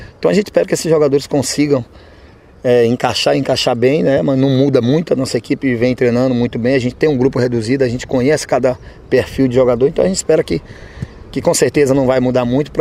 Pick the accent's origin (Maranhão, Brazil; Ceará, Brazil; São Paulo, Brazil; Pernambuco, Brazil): Maranhão, Brazil; eu sou maranhense